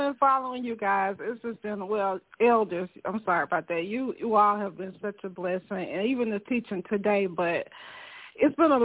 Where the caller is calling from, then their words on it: Georgia, United States; accent: Southern; So I'm in Georgia.